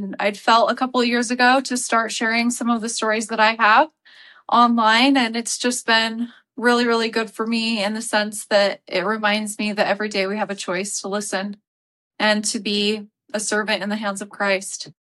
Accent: Utah, United States; I grew up mostly in Utah. I had a little bit of a non-traditional growing up experience.

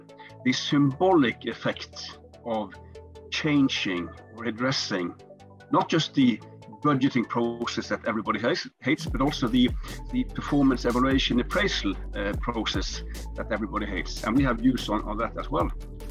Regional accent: Stavanger, Rogaland, Norway; English is a second language; I'm fine, and I'm in Norway, in my hometown of Stavanger.

